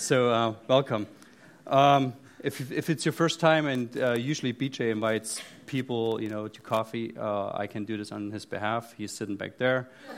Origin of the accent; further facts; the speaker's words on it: Germany; accent: German; now in United States; there's a slight accent in my speech, and it has to do with Germany. I'm American, but I was born in Germany to German parents, and I grew up in East Germany.